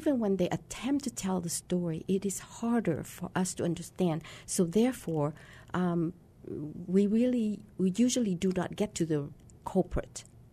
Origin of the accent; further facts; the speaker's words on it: Vietnam; English is a second language; moved away as an adult; now in United States; You know, I came from Vietnam. So a lot, I have to learn English as an adult.